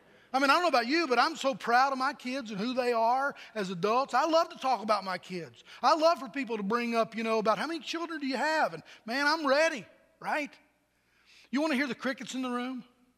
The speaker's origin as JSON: {"language": "English", "region": "Pennsylvania", "country": "United States", "said": "Well, I'm from Pennsylvania. Oh, my gosh, I bet it's cold there, huh? Yeah, it's cold there."}